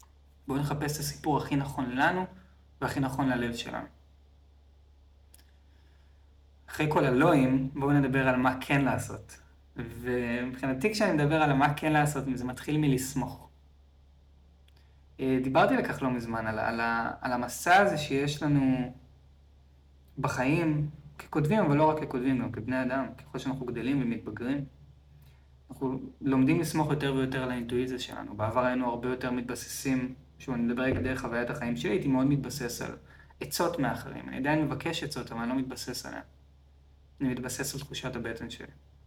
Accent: Tel Aviv, Tel Aviv District, Israel; אני תמיד אוהב לתת את הדוגמה שגדלתי בתל אביב והייתי לוקח אוטובוס של דן כל בוקר לבית הספר, כשהייתי בחטיבה.

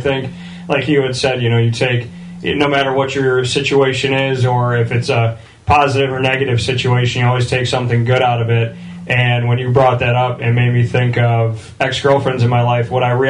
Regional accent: Syracuse, New York, United States; I somehow went to Scranton, Syracuse, Orlando, Syracuse. So I seem to keep bouncing back to my hometown.

